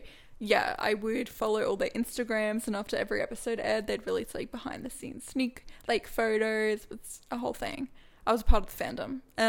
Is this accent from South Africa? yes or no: no; Australia; Lily's from Canada and I'm from Australia. We live together now.